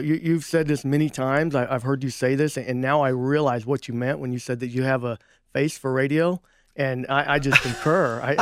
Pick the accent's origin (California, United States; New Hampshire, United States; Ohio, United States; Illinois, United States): California, United States; born there; I was born in California. My dad done construction, and we just moved to and fro all the time.